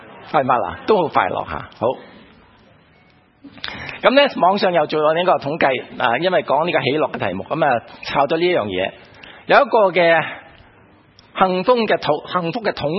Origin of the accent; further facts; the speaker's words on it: China; 咁你又睇我哋中国人咧啊